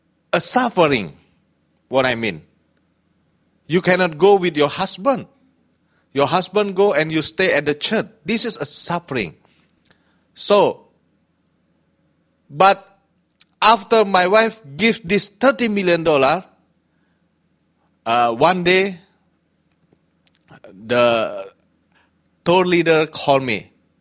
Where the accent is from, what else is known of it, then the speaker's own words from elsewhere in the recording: Indonesia; English is a second language; moved away; also born or lived in Hong Kong; You know, now in my hometown in Indonesia, young people, they don't like work in the church.